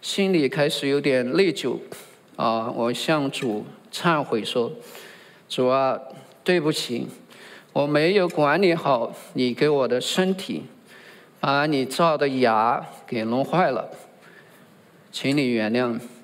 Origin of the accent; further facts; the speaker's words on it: Sichuan, China; 我们四川人有时候分不清楚